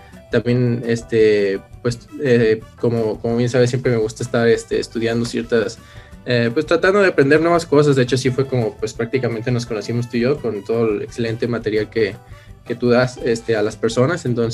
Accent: Aguascalientes, Mexico; yo soy de la ciudad de Aguascalientes, México

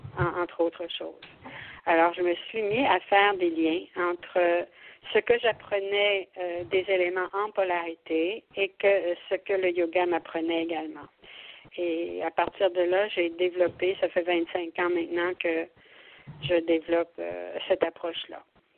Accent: Quebec, Canada; born there; Et étant née en Gaspésie, c'est mon pays d'origine, c'est mon petit coin de pays d'origine, je suis née sur une petite ferme

